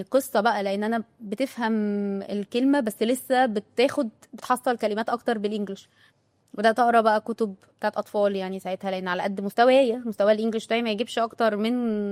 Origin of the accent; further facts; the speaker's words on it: Mahalla, Gharbia, Egypt; ومش كومن عندنا في المحله ان حد يدخل، انا عايشه في المحله